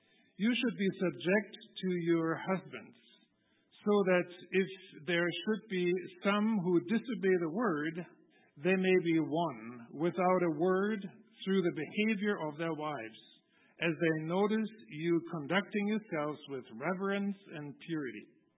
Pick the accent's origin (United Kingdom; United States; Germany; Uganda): Germany; English is a second language; I grew up in Germany, as many of you know, and when I went to school